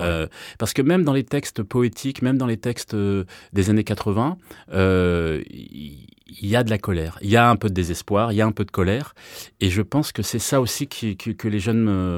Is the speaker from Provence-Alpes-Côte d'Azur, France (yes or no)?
no; Brittany, France; je suis breton